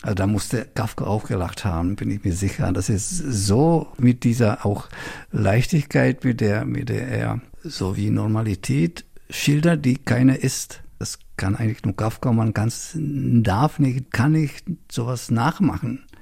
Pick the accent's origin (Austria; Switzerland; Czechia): Czechia; Prague; German is a second language; now in Germany; ich komme aus Prag, habe Kafka zuerst auf Tschechisch gelesen